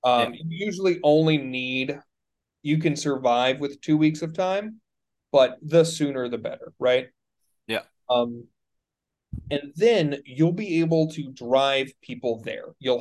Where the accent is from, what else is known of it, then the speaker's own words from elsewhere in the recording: Texas, United States; By the way, I'm Texan.